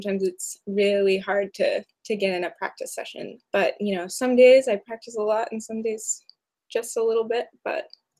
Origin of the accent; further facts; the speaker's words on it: Roanoke, Virginia, United States; Currently, I'm residing in my hometown, Roanoke, Virginia, and I'm doing some private teaching there.